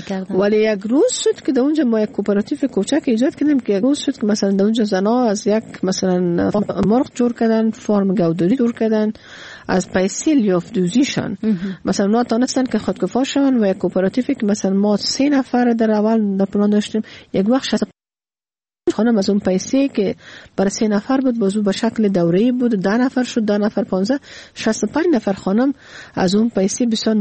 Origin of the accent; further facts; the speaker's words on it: Kabul, Afghanistan; ما از کابل اومدیم،